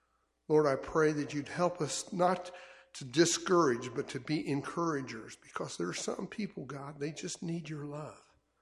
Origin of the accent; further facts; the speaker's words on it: United States; I grew up in America, and I grew up in a home that celebrated Christmas.